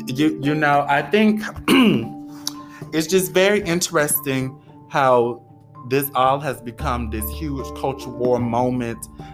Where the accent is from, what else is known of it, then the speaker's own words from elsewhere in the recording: United States; because I'm an American, even though I'm black, I'm still an American.